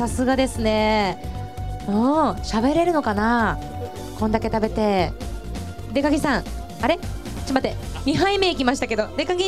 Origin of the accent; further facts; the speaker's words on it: Asahikawa, Hokkaido, Japan; 皆さん出身は旭川ですのでね。